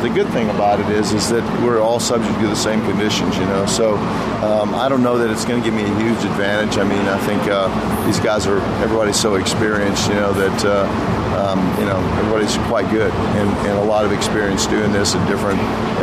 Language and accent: English; Texas, United States; born there; I mean, I was born in Texas, and they're like, you know, is it special to win here?